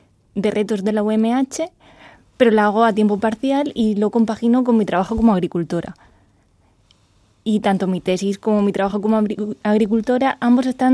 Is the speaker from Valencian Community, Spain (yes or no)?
yes; Benejúzar, Valencian Community, Spain; soy de Benejúzar, pero sí mi familia tiene unas parcelas de higueras en Albatera